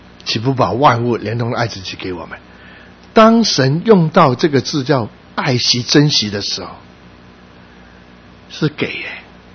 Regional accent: Guangdong, China; 他知道我是广东人

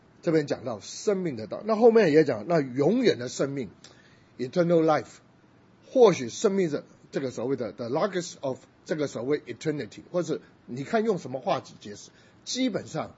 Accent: China; 我是中国人

